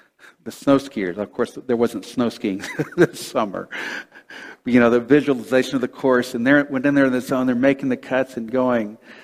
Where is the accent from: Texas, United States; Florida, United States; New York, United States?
Texas, United States; As many or most of you know, I grew up in Texas. And Texas has this nice long Gulf Coast.